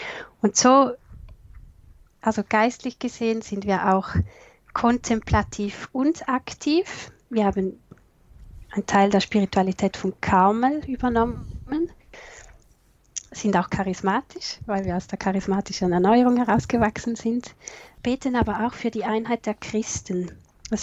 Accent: St. Gallen, Switzerland; also born or lived in France; Ich bin Schweizerin, komme aus der Region St. Gallen und bin nach dem Studium 2010 in die Gemeinschaft der Seligpreisungen in Zug angetreten

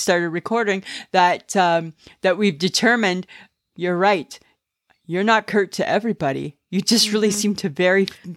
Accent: Ontario, Canada; I'm from Ontario, right? We don't eat puff wheat cake there. We eat Rice Krispie squares.

